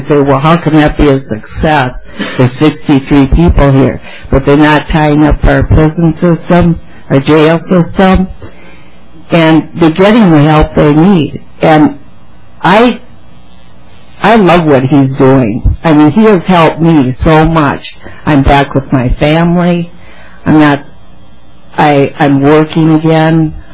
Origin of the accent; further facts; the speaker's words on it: Isani County, United States; I'm from Isani County.